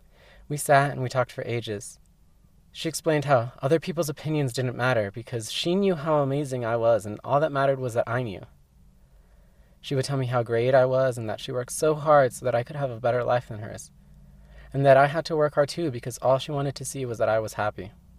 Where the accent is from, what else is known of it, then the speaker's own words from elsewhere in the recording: Texas, United States; I'm from Texas.